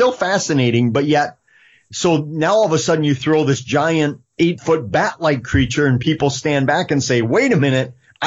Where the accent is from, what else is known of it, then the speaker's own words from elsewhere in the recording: Eau Claire, Wisconsin, United States; I started putting programs together, conferences in my hometown of Eau Claire.